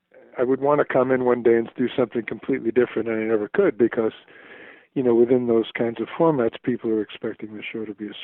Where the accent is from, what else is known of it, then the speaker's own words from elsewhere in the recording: New York, United States; I used to listen to that station growing up. I lived in New York. I'm originally from New York.